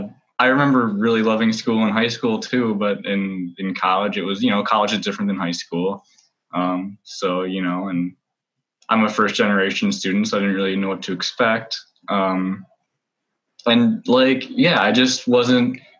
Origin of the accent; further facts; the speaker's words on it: Stevens Point, Wisconsin, United States; I'm from Stevens Point, and the job market isn't the best for, you know, a lot of different things.